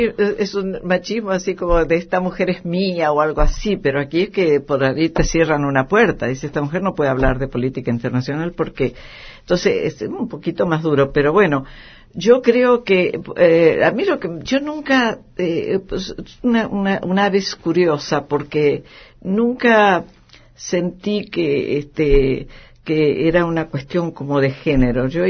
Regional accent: Basque Country, Spain; En eso sí soy tan vasca

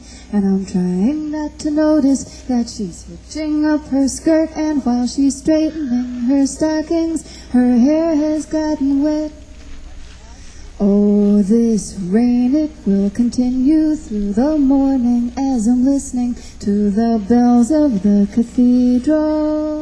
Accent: New York City, New York, United States; by the way, I'm from New York City, and it's where I've lived most of my life.

